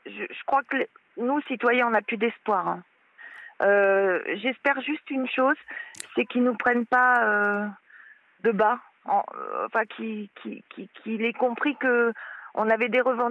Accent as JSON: {"language": "French", "country": "France", "said": "Tous les Français, on est Français et tout le monde est avec nous"}